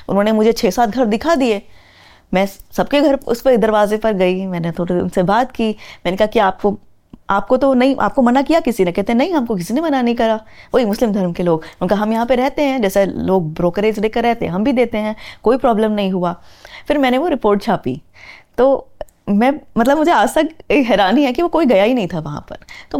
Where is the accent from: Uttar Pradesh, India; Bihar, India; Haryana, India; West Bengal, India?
Uttar Pradesh, India; Ghaziabad; also born or lived in Delhi; तब तक मुझे मुंबई में 1 साल हो चुका था रहते हुए, मैं मतलब गाज़ियाबाद से हूँ, दिल्ली के पास, दिल्ली में मेरी पढ़ाई हुई है